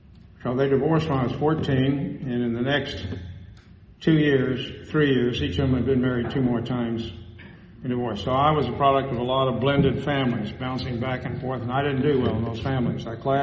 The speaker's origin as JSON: {"language": "English", "town": "Plainview", "country": "United States", "tie": "born or raised there", "said": "my most favorite childhood memories are of growing up in Plainview, because we were all the same. It's a diverse community. Blacks, whites, Hispanics, small Native American segment as part of the Native American segment, an ethnic mix of several different things"}